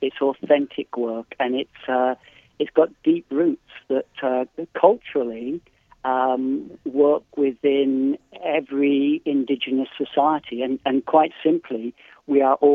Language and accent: English; England, United Kingdom; I grew up in England